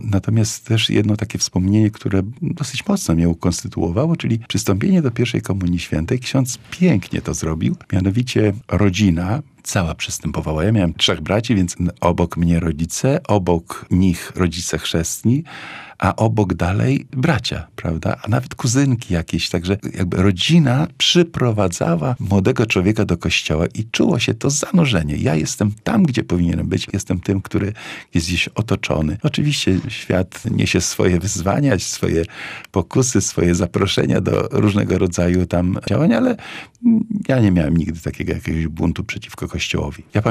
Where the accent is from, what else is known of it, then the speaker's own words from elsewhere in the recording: Warmian-Masurian Voivodeship, Poland; ja pochodzę z takiej wsi niedaleko tutaj Elbląga